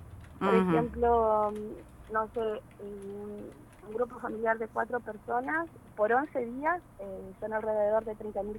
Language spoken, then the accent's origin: Spanish; Chile; yo soy chilena, casada con un argentino y mis hijos son argentinos.